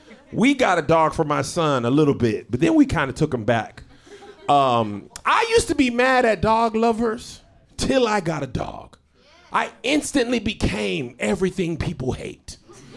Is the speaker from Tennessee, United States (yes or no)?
no; Texas, United States; I'm from Texas and like, we really take unhealthy food to the max.